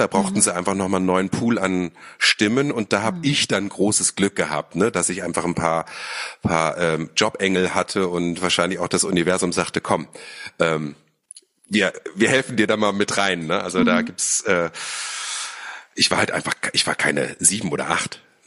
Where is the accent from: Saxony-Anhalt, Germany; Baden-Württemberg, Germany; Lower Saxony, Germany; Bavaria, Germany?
Lower Saxony, Germany; now in Berlin, Germany; Ich bin auch seit 20 Jahren hier in Berlin. Ich komme allerdings vom Land. Also ich bin wirklich im Niedersächsischen nirgendwo am Harzrand aufgewachsen, was auch schön war als Kind.